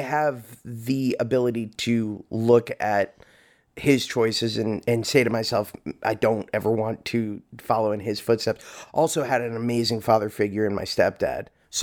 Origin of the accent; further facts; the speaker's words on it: Hollywood, Florida, United States; I grew up in Hollywood, Florida.